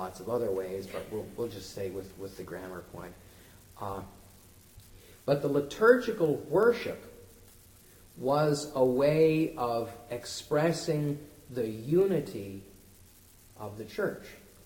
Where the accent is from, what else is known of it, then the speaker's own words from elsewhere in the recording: Ephrata, Pennsylvania, United States; I grew up in First Evangelical United Methodist Church in Ephrata, with a theology that was somewhere to the right of Jerry Falwell.